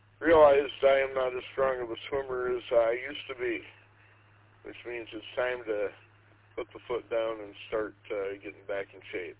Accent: Gaylord, Michigan, United States; now in Indian River, United States; I rent a fairly cheap cabin up here in Indian River, quiet town. Suits me well. I grew up in Gaylord, just my former hometown, but too busy for me at this point.

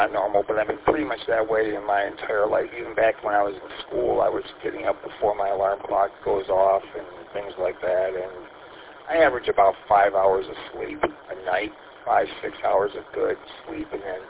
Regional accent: St. Clair Shores, Michigan, United States; There's a swap meet this weekend in St. Clair Shores, my hometown, for ham radio.

